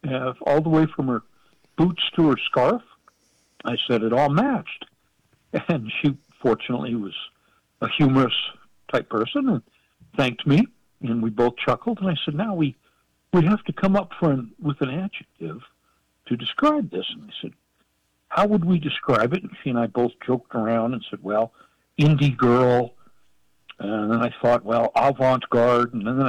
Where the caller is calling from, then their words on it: Laramie, Wyoming, United States; I'm calling you from Laramie, Wyoming.